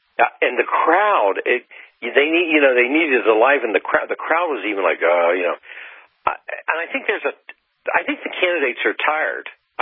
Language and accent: English; Ohio, United States; Of course I'm from Ohio, LeBron, the Cavs.